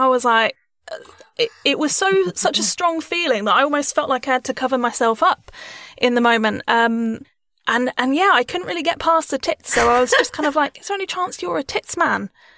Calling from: Edinburgh, Scotland, United Kingdom; I'm calling from Edinburgh. I'm autistic and ADHD

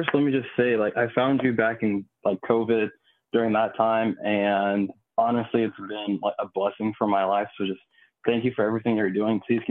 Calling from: Tampa, Florida, United States; I'm calling in from Tampa Bay area in Florida.

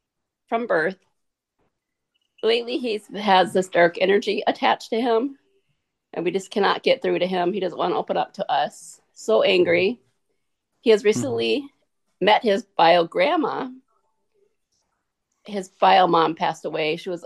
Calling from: Minnesota, United States; I'm from Minnesota.

